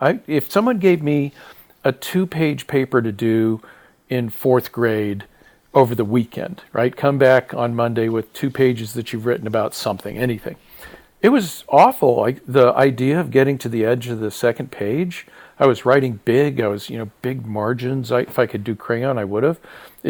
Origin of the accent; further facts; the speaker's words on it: Colorado, United States; also born or lived in Ohio; Well, I was born in Ohio. But I was in Colorado where I grew up by the time I was 4, so all my memories were from that time.